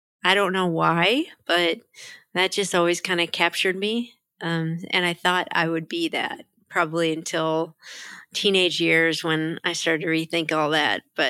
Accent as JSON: {"language": "English", "town": "Cleveland", "region": "Ohio", "country": "United States", "tie": "born or raised there", "said": "I was raised in Cleveland, Ohio area."}